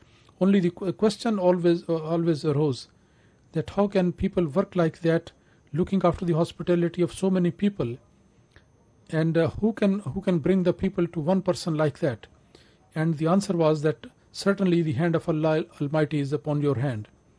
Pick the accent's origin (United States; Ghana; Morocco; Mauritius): Morocco; And I am a lady from Morocco